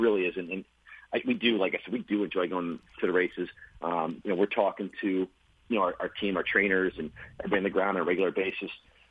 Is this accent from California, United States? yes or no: no; New York, United States; we're from New York. You know, we went to school in upstate New York.